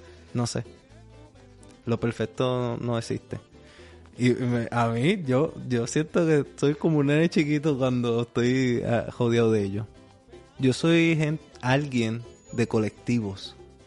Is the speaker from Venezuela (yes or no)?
no; Sabana Llana, Puerto Rico; porque yo me crié en Sabana Llana